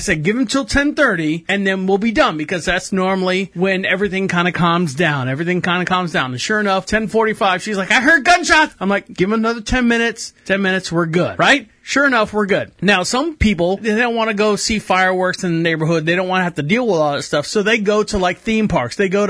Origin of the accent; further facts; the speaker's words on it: Orlando, Florida, United States; being I'm a Floridian, born and raised in Orlando, Florida, I've been to Walt Disney World many times